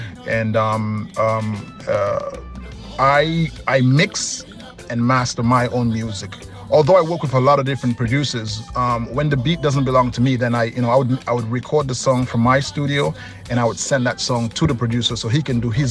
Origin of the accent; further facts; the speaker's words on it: Dominica; because I'm from Dominica, you know, we grew up listening to soukous, we grew up listening to country music, we grew up listening to soca, calypso, and reggae.